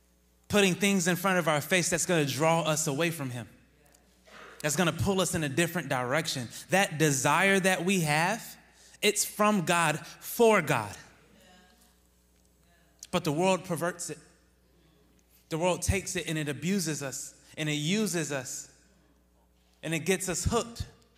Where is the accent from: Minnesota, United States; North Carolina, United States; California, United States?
North Carolina, United States; I'm from North Carolina, so I love trees, fields of them.